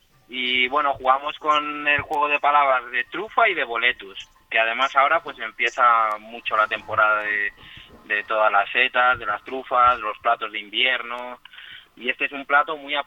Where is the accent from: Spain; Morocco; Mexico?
Spain; Soria, Castile and León; now in Madrid, Spain; Sí, yo llevo muchos años en Madrid, pero sí, yo soy de Soria, soy soriano.